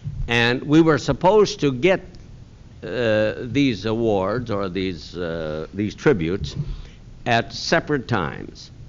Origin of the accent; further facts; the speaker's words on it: Waukegan, Illinois, United States; You know, there's a school named after me in my hometown, Waukegan, Illinois. It's called the … Junior High School.